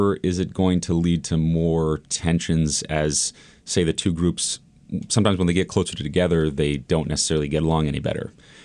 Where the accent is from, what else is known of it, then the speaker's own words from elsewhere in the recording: Palo Alto, California, United States; is it just going to be driving up home prices in the suburbs in places like my hometown?